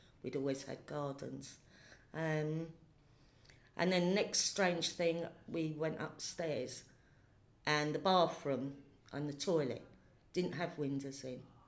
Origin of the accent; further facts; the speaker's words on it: Kilburn, London, United Kingdom; born there; also born or lived in Thamesmead; I was born in 1956 in Kilburn, North London, which I lived until I moved to Thamesmead in 1987.